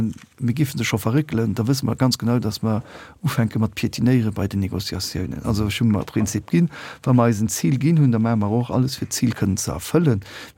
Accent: United Kingdom; German is a second language; ich war aus Großbritannien

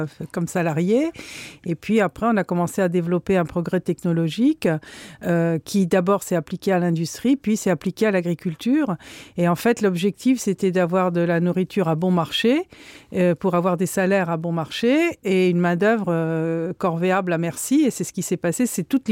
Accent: France; puisque je suis française

